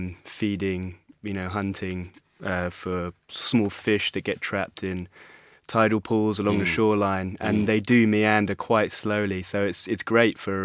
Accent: London, United Kingdom; I grew up in London, was in a city, and was, you know, fascinated with wild places.

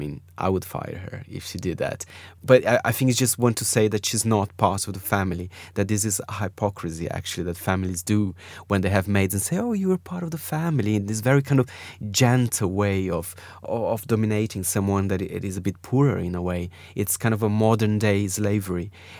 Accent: Brazil; English is a second language; if you are born in South America like I am from Brazil

